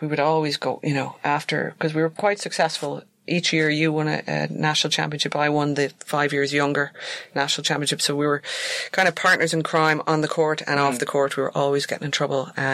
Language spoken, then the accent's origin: English; Ireland; growing up in Ireland